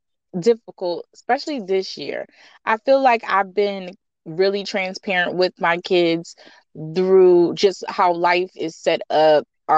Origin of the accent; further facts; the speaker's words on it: Philadelphia, Pennsylvania, United States; I grew up in the Project Southwest Philly, first North Philly, Raymond Rosen, and then South Philly, Patrick Projects, and went through all throughout Philly.